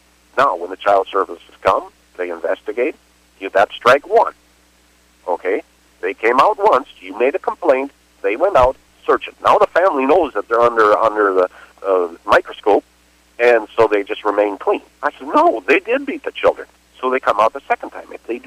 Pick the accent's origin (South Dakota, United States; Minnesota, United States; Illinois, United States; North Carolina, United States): Minnesota, United States; Hinckley; also born or lived in Spooner, Wisconsin; now in Kenosha, United States; I grew up in Hinckley, Minnesota. I moved eventually down to the cities and then back up to Spooner, Wisconsin. That's where I spent quite a bit of time.